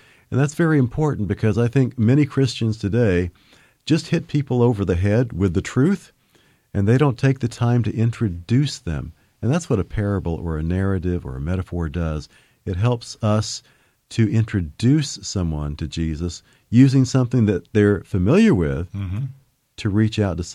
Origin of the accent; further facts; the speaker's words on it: Pensacola, Florida, United States; I was minding my own business in downtown Pensacola, which was my hometown. It's in northwest Florida.